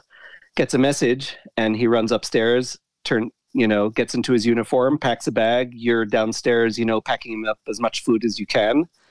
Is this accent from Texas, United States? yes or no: no; New York, United States; now in Israel; New York, like many people.